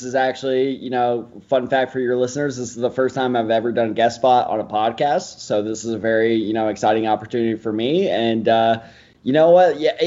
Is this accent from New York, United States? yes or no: no; St. Louis, Missouri, United States; I'm originally from St. Louis, so I was a Rams fan until Kroenke stabbed me in the back and moved.